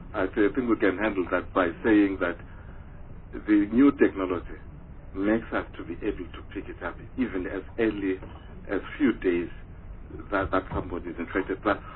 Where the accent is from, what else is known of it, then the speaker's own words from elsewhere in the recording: Eastern Cape, South Africa; You know, the Western culture and the traditional, I'm coming from Eastern Cape.